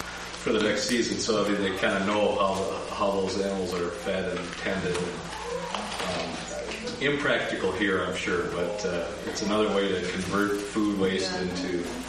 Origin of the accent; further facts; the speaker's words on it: South Dakota, United States; I was just going to share that in my home state, which the terrain is just slightly different in South Dakota